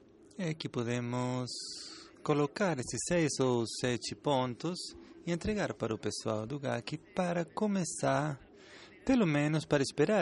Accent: Italy; Portuguese is a second language; eu sou italiano, então preciso de café

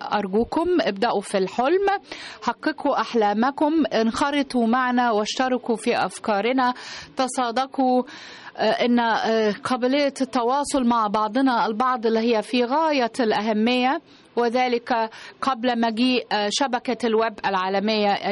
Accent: Egypt; فقلت أن أعود بذلك إلى بلدي مصر

